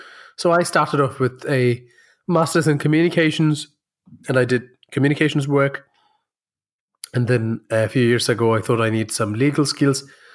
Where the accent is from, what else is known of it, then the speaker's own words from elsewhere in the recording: India; also born or lived in Middle East; So I was born in India. I lived in the Middle East for a few years because my father was in the United Nations. Then I came back to India to do my schooling.